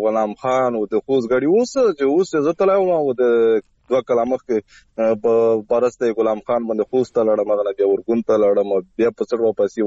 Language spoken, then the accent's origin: Pashto; Khyber Pakhtunkhwa, Pakistan; now in Bannu, Pakistan; زه خو خپل د شمالي وزیرستان شو تحصیل سره تعلق لرم بالحال بنو کې اوسېږم